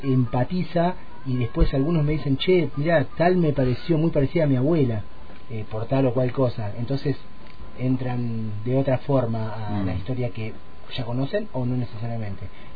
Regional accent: Guaminí, Buenos Aires Province, Argentina; yo soy de un pueblito de la provincia de Buenos Aires, que para ustedes yo sé que somos todos porteños, pero bueno, queda muy lejos de un puerto, porque queda 500 kilómetros al sudoeste, 200 kilómetros desde acá, más allá de Bahía Blanca, que se llama Guaminí

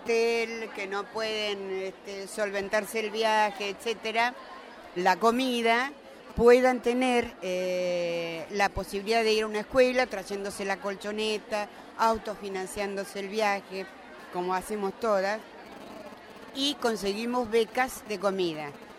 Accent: Mar del Plata, Buenos Aires Province, Argentina; soy de Mar del Plata

